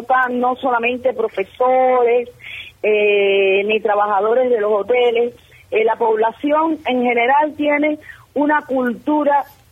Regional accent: Cuba; moved away; me decían, ay, qué acento más bonito, ¿de dónde es usted, señorita? Yo le decía, de Cuba.

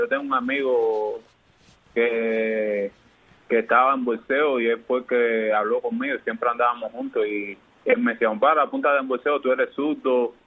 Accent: Nueva Gerona, Isla de la Juventud, Cuba; born there; nací en Nueva Gerona, ahí en Nueva Gerona, ahí en por el cerca del Boulevard, ahí en 39 Pinal.

